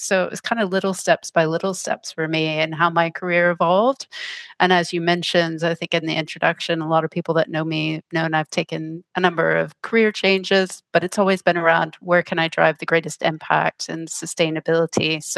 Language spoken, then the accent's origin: English; Texas, United States; I grew up actually in Texas on an island just off the coast of Texas.